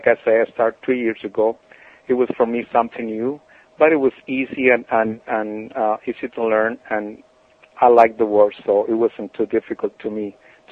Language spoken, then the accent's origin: English; San Carlos, Sonora, Mexico; also born or lived in Chihuahua; Well, I'm from Chihuahua, but I grew up in the Pacific side here in San Carlos.